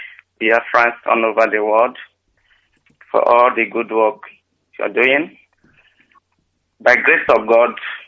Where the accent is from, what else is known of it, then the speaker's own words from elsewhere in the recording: Ebonyi, Nigeria; now in Benin City, Nigeria; I come from Ogunanguno House in Ebonyi State.